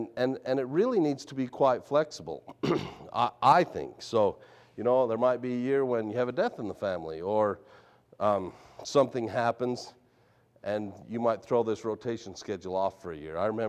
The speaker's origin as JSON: {"language": "English", "country": "United States", "said": "You know, I'm from Lincoln County. And it's a little intimidating coming across the state and going to other places and talking about especially producing hay because, you know, my house is at 7,000 feet."}